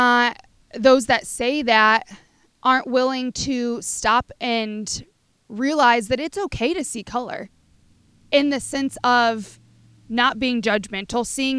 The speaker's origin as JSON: {"language": "English", "town": "Normal", "region": "Illinois", "country": "United States", "tie": "born or raised there", "said": "Again, being born and raised in Normal"}